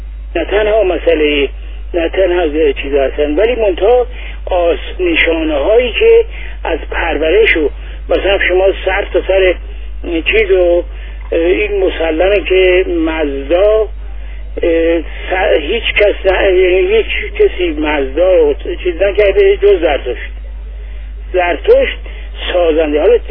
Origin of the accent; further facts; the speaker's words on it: Iran; moved away; چون از ایران که رفتم بیرون، اومدم بیرون از همون موقع 27 اومدم بیرون